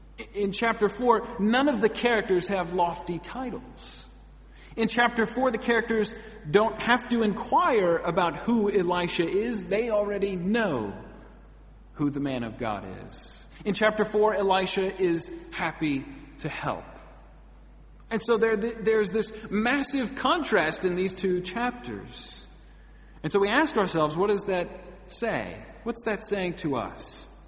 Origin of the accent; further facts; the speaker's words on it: Atlanta, Georgia, United States; And he played for my hometown teams. He played for the Atlanta Braves and the Atlanta Falcons.